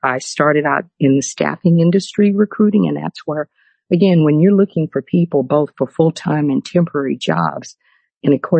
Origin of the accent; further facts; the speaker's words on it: Houston, Texas, United States; Actually, I told you I grew up in Houston.